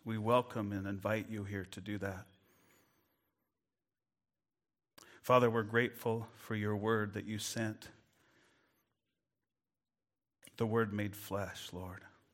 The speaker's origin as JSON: {"language": "English", "town": "Cusick", "region": "Washington", "country": "United States", "tie": "born or raised there", "said": "when I was growing up in Cusick"}